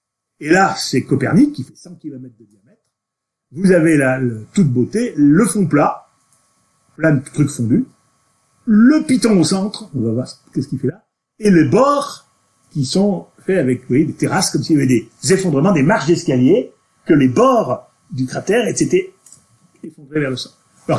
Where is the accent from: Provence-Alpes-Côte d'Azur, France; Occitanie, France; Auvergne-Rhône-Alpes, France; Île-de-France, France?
Auvergne-Rhône-Alpes, France; Surtout si c'est en Auvergne, vous imaginez, je suis auvergnat, je me permets d'appeler les auvergnats.